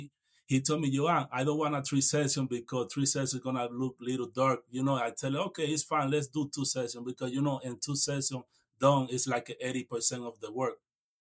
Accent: Dominican Republic; English is a second language; moved away as an adult; So I grew up in Dominican Republic. I come here when I was 18 years old, and I come 2012. And this year, I'm going to turn 13 years old in this country. So basically, I learned English when I work at the barbershop, never go to the school

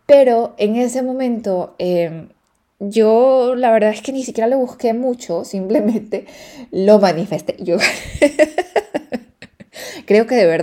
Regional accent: Ecuador; now in Berlin, Germany; tengo un año en Berlín, lo que es loquísimo para mí. Es loquísimo porque yo desde que salí de Ecuador no he estado en ninguna ciudad por más de 6 meses.

